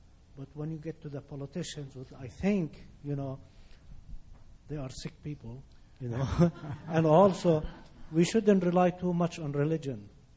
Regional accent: Jerusalem, Palestine; now in United States; I'm a Palestinian. I was born in Jerusalem.

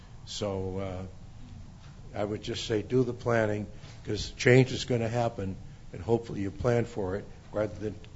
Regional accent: Saginaw, Michigan, United States; It's double compared to my hometown in Saginaw, Michigan, where the most expensive house in town is $150,000 and nobody's buying it.

